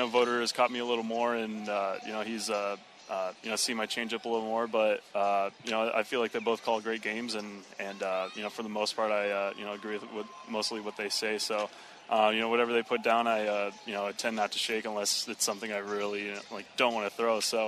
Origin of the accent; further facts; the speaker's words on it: Indiana, United States; I grew up in Indiana, lived in Indiana my whole life